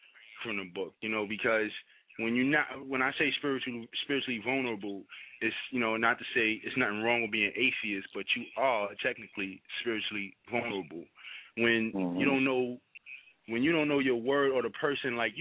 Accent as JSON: {"language": "English", "region": "New York", "country": "United States", "said": "I understand I'm from Burnside, but it's not just on Burnside. I've spent time in Soundview."}